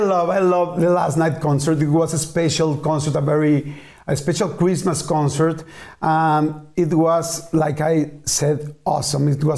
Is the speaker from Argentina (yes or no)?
yes; Argentina; English is a second language; I was telling you that I come from Argentina, so there was a long, long, long way.